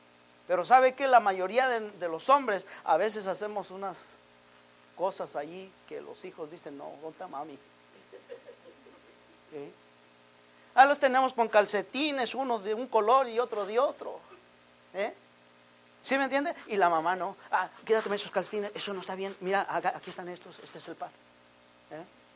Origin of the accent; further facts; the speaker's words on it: Mexico; Pero nosotros, como venimos de Oaxaca, como venimos de Michoacán, ¿sí me entiende?